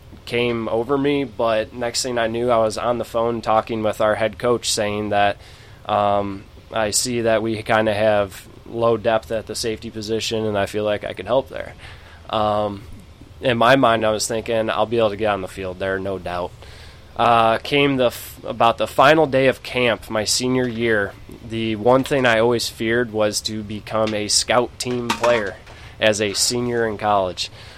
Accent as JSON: {"language": "English", "town": "Morris", "region": "Illinois", "country": "United States", "tie": "born or raised there", "said": "So I am a Illinois raised boy. So I'm from Morris, Illinois, about 45 minutes southwest of Chicago off of I-80."}